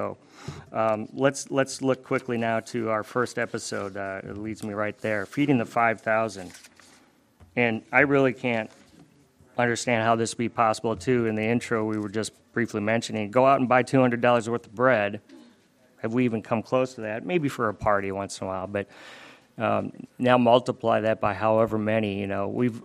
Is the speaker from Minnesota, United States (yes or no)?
yes; Minnesota, United States; My hometown, when I was growing up, little old town of Minnesota, did not even have a population of 20,000.